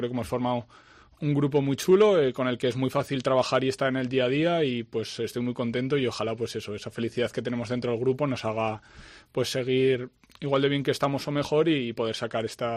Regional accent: Zaragoza, Aragon, Spain; que como has dicho, yo soy de Zaragoza

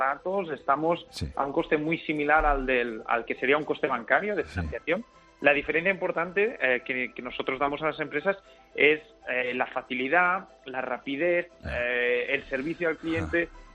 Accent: Spain; Yo soy el único español

